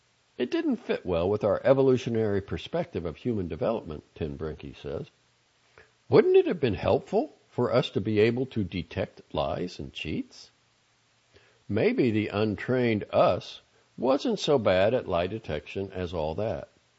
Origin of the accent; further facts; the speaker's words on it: Massachusetts, United States; I might go on to say that I grew up in Boston. A lie, technically, since I really grew up in a small town about 40 minutes outside the city.